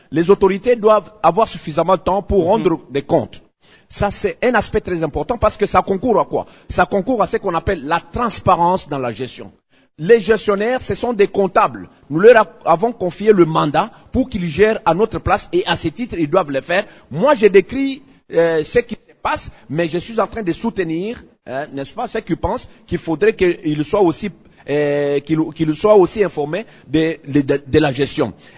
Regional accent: DR Congo; chez nous, au Congo, c'est l'inverse.

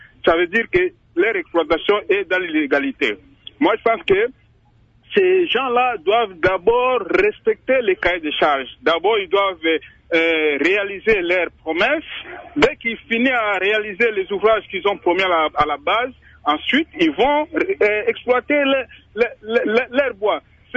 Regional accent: Tshopo, DR Congo; moi, je parle de chez moi. Moi, je suis de Tchopo.

